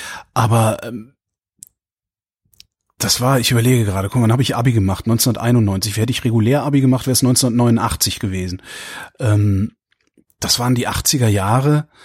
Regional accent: Cologne, North Rhine-Westphalia, Germany; Und ich bin aufgewachsen im Rheinland. Also das ist in der Köln, also praktisch in Köln.

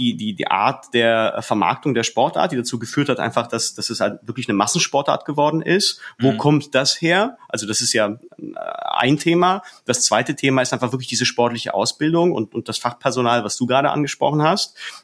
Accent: Czechia; Und ich habe da vielleicht jetzt als Tscheche so eine persönliche, subjektive Theorie.

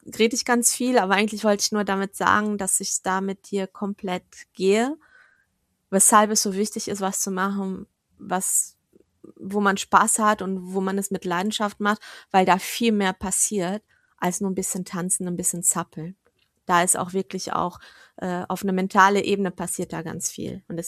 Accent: Portugal; German is a second language; now in Germany; also ich bin selber nicht Deutsche, also ich bin Portugiesin

